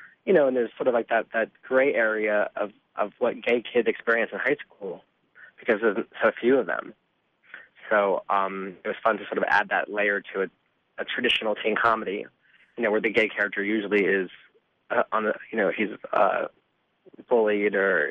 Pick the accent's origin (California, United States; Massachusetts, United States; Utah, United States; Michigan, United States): California, United States; Los Angeles; I was raised in Los Angeles, but I'm one of those Americans who's never done the cross-country trip, with my parents.